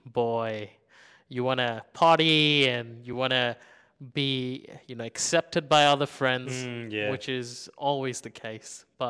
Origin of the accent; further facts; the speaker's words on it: Mombasa, Mombasa County, Kenya; also born or lived in Nairobi; But yes, growing up in Mombasa, and then we moved to Nairobi.